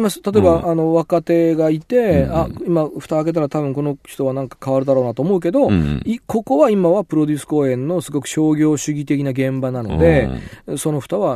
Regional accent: Tokyo, Japan; also born or lived in Osaka; 幼稚園は大阪で育って、あの過ごして、幼稚園の最終学年の時に東京に来て

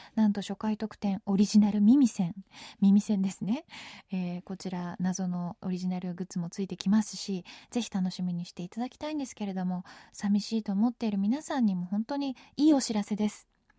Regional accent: Tokyo, Japan; 東京生まれ東京育ちのお姉さんが考えた

